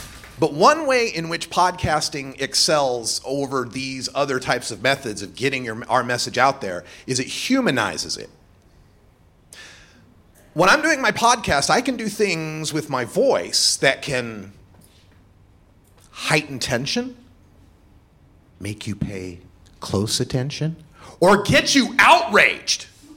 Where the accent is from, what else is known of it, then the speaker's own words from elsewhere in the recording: Nampa, Idaho, United States; I grew up in Nampa, Idaho, which is in the conservative county in Idaho